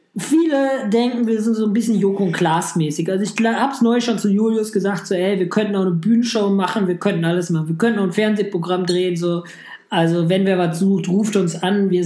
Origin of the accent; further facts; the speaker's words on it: Düsseldorf, North Rhine-Westphalia, Germany; Ich komme aus Düsseldorf, Julius aus Dormagen.